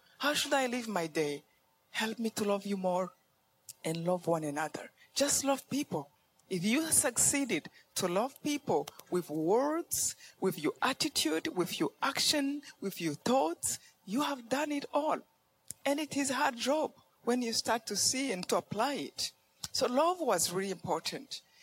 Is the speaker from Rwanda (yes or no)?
yes; Rwanda; I come from Rwanda.